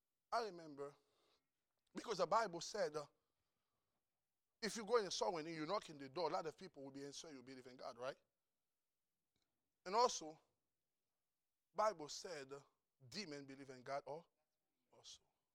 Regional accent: Haiti; I'm from Haiti.

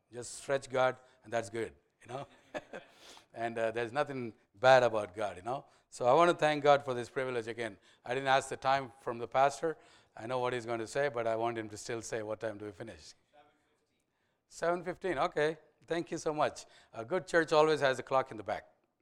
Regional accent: Dallas, Texas, United States; So I grew up in Texas, so I know that language too.

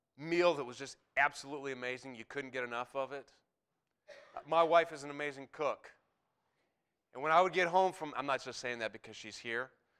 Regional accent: the South, United States; because we're from the South, it was brutally cold yesterday in Auburn.

